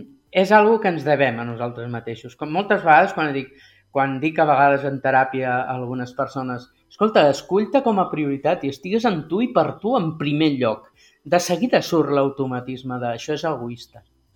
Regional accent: Catalonia, Spain; now in Barcelona, Spain; Que venim de l'Empordà i ens plantem a Barcelona, clar, rebem xocs

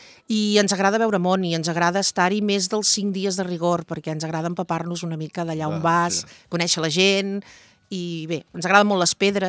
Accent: Figueres, Catalonia, Spain; also born or lived in Sant Gregori; now in Vilafant, Spain; jo sóc filla de Sant Gregori per casualitat i en realitat he viscut tota la meva vida, excepte els anys que porto aquí a Vilafant, a Figueres, i em varen escolaritzar al Sant Vicenç de Paül

